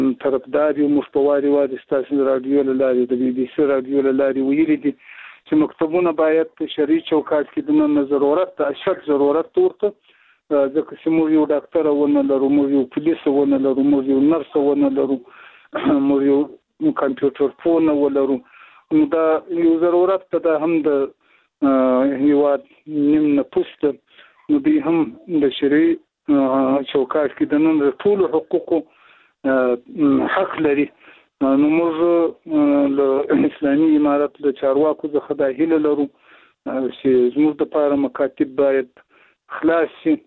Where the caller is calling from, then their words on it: Zabul, Afghanistan; د زابل ولایت د شاجیل ولسوالۍ څخه ستاسو سره په اړیکه کې یم